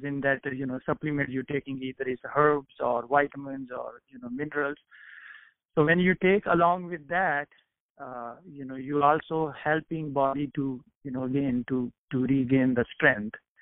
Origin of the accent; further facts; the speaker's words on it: North India, India; born there; I was born in North India, but I did my education in South India.